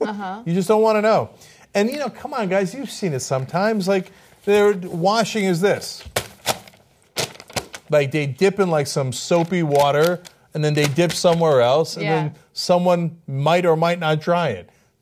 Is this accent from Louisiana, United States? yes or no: no; New Jersey, United States; I take that personal offense at the Subway thing because I'm from Jersey.